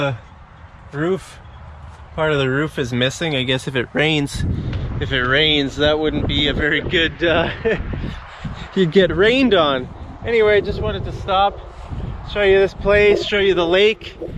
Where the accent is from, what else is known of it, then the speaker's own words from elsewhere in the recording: Western Canada, Canada; I'm new here. I'm from Western Canada. This is my first time in Eastern Canada.